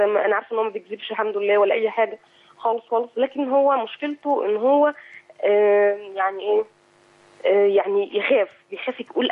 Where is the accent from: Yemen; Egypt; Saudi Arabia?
Egypt; now in Bahrain; احنا انتقلنا من مكان يعني من مصر للبحرين